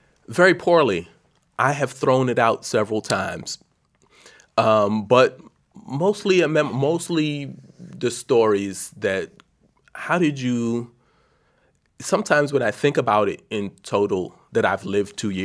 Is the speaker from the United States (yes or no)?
yes; Washington, District of Columbia, United States; also born or lived in Jamaica; Right now in my hometown, Washington, D.C., some kid is beating out his frustrations on the back of a bucket and calling it go-go.